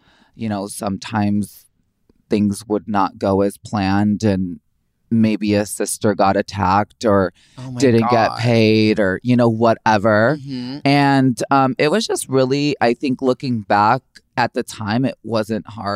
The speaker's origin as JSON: {"language": "English", "town": "Chicago", "region": "Illinois", "country": "United States", "tie": "born or raised there", "said": "Like, because I grew up mostly around Latino and Blacks. Growing up in Chicago, it's very urban. So I didn't have many white friends."}